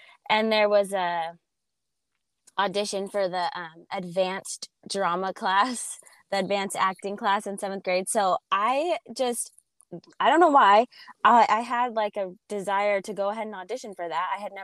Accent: Gilbert, Arizona, United States; this man, Brandon Stewart, moved into our town, which I grew up in Gilbert, Arizona.

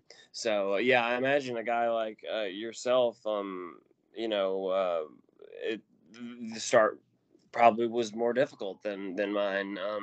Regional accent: Birmingham, Alabama, United States; I grew up in the Birmingham area.

